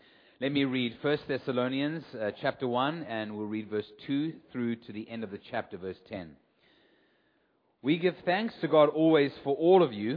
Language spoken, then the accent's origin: English; South Africa; accent: South African; I trust that you can understand my South African accent